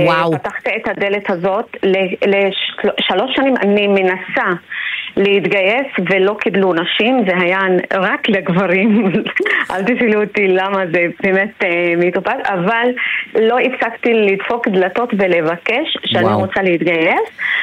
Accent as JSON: {"language": "Hebrew", "town": "Jish", "region": "Northern District", "country": "Israel", "said": "אנחנו מגוש חלב. אנחנו מגוש חלב, זה יישוב משולב של נוצרים ומוסלמים, והוא היישוב הלא יהודי היחידי באזור שמוקף במושבים וקיבוצים יהודיים, חילוניים ודתיים."}